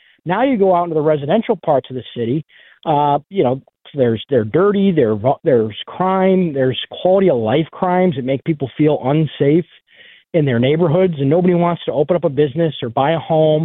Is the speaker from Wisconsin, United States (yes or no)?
no; Amherst, New York, United States; I grew up in Amherst. It's my hometown where my family lives.